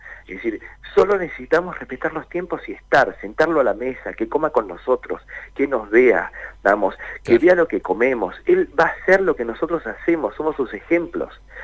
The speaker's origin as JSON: {"language": "Spanish", "country": "Argentina", "tie": "born there", "said": "Nosotros hablamos castellano porque nacimos en la Argentina."}